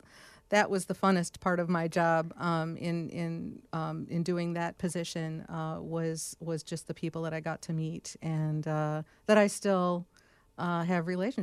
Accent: Livonia, Michigan, United States; Wow. I'm originally from Michigan.

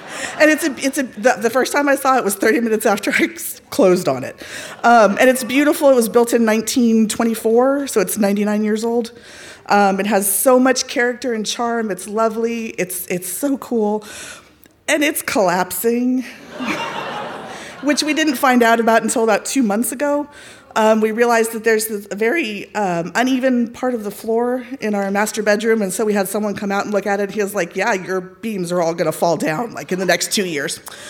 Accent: Texas, United States; moved away as an adult; now in St. Paul, United States; But I am now a Minnesotan. My family and I, we moved to St. Paul in August of 2022 because, as it turns out, my Texan child is transgender.

